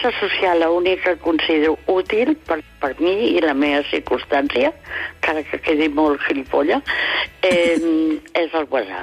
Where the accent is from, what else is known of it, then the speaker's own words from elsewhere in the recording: Barcelona, Catalonia, Spain; de l'Eixample.